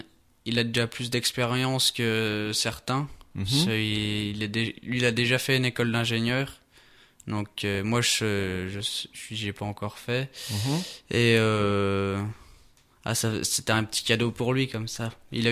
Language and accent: French; Grand Est, France; Donc, moi, je suis vosgien. J'habite dans un petit village sur le coin de Dompé.